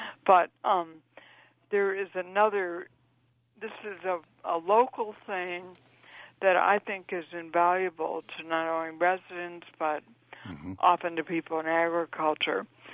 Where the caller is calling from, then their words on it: Champaign, Illinois, United States; I'm calling from Champaign. I live in Urbana.